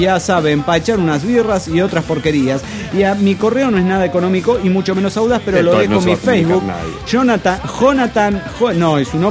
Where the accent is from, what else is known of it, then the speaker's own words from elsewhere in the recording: Arizona, United States; Hola amigos, ¿cómo están? … de Arizona, Estados Unidos. Digo para presentarme nada más.